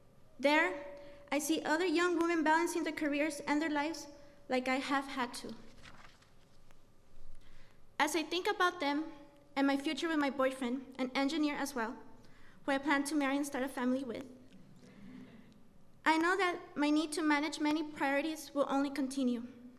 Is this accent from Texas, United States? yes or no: yes; El Paso, Texas, United States; Born and raised in El Paso's rich culture of Tex-Mex, I come from a family that values honesty, integrity, and hard work.